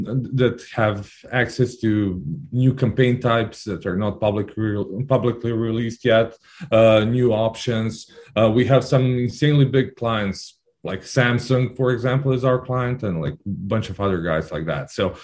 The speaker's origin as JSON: {"language": "English", "region": "Belgrade", "country": "Serbia", "said": "I'm from Belgrade, Serbia"}